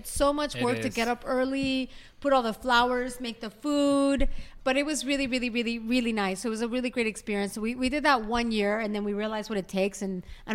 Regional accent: Puebla, Mexico; I'm from Puebla.

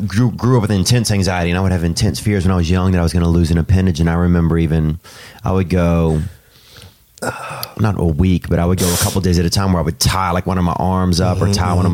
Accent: New Orleans, Louisiana, United States; I'm from New Orleans, and it's a city.

